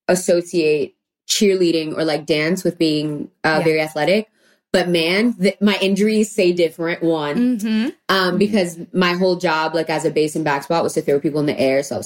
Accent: New York City, New York, United States; also born or lived in Westchester; now in Los Angeles, United States; then, we moved back to New York when I was in my early teens and I went to school in Westchester. But I am originally from the Bronx and that's where I call home.

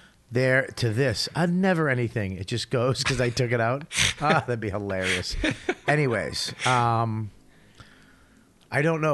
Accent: Medford, United States; Dude, I grew up in Medford.

